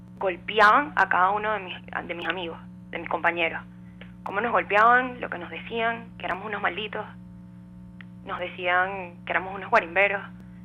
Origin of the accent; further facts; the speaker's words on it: Venezuela; como ciudadanos, como venezolanos, como mujeres.